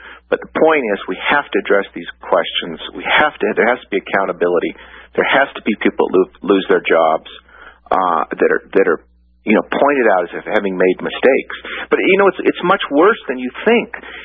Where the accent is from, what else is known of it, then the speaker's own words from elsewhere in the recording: United States; I'm speaking as an American citizen, not as an official, and I'd like to know.